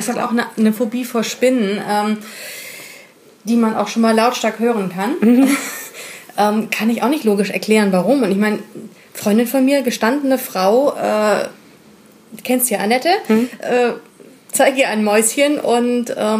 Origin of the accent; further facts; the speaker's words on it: Hamburg, Germany; Wir sind Hamburger.